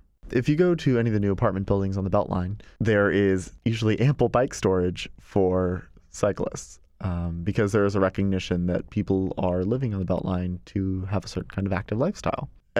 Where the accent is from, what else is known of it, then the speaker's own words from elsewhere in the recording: Atlanta, Georgia, United States; also born or lived in New Orleans; Growing up in the Atlanta suburbs, I had a bike like most kids, and my brother and I would ride around the yard and the driveway just purely for recreation.